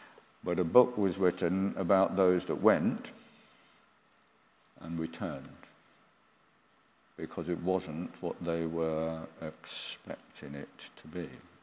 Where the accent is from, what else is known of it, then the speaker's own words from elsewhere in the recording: England, United Kingdom; he was an American, supported by American churches, and I was there as an English person looking at the English missionaries